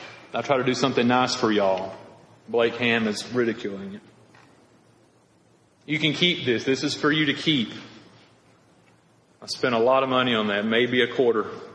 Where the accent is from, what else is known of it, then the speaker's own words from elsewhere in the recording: Piedmont, United States; I am from Piedmont. Nobody's ever going to accuse me of trying to sound fancy, and I won't stand for it.